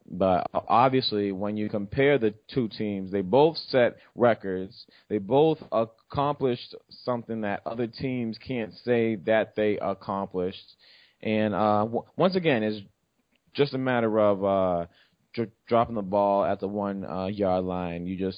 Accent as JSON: {"language": "English", "town": "Boston", "region": "Massachusetts", "country": "United States", "said": "Everybody knows, you know, I'm from Boston. It's the only team that I did watch growing up."}